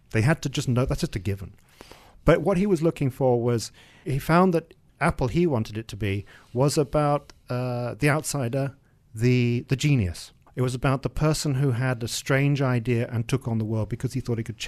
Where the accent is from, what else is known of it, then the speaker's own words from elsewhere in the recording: Malaysia; also born or lived in Europe; when I remember growing up in Europe and people would ask me, where you're from? And say, Malaysia.